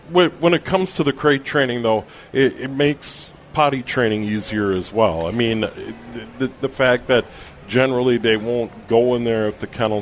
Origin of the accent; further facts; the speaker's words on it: St. Paul, Minnesota, United States; I grew up with it. I was born in St. Paul, and now that I'm older, I don't want to have anything to do with it.